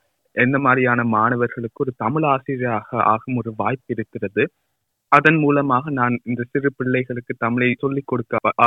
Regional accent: Sri Lanka; இலங்கையில் தான் நான் பிறந்து வளர்ந்தேன்.

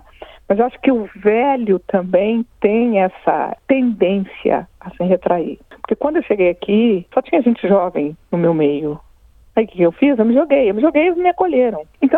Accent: Minas Gerais, Brazil; Lá em Minas eles falam ir para a roça.

